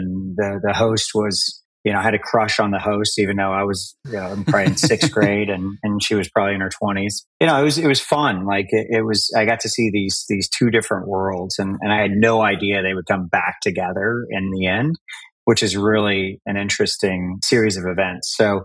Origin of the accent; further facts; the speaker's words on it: Houston, Texas, United States; Talking about my background, I'll start growing up in Houston, Texas.